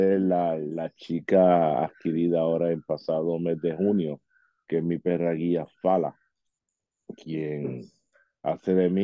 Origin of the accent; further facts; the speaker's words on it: San Germán, Puerto Rico; Que soy de San Germán, soy instructor de orientación y movilidad.